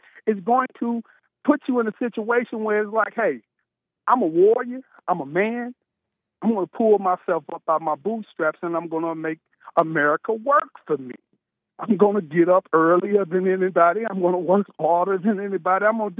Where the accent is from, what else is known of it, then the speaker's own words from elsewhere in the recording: United States; because, again, I am an American.